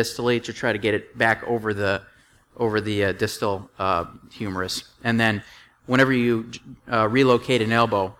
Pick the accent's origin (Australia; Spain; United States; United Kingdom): United States; Chicago, Illinois; I'm originally from Chicago. I went to University of Iowa for undergrad medical school. I went back to Chicago at Loyola.